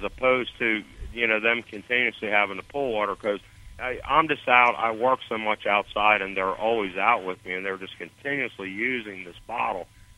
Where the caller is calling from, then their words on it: Stuart, Florida, United States; Little north of West Palm Beach in Stuart.